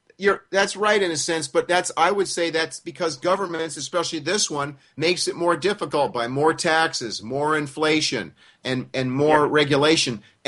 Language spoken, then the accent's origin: English; United States; born there; And I'm an American born.